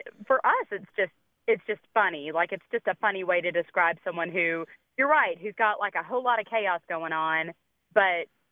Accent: Dallas, Texas, United States; I'm from Dallas.

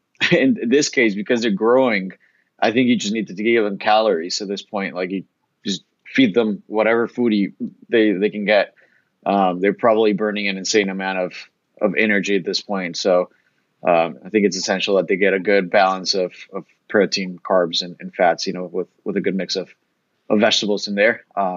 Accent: Bolivia; I'm from Bolivia, I'm Hispanic, born and raised in South America.

